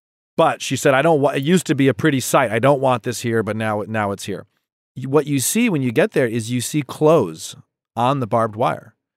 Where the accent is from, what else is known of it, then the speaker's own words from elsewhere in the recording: Michigan, United States; It's because you just don't have this growing up in Michigan. I could never relate to what this was.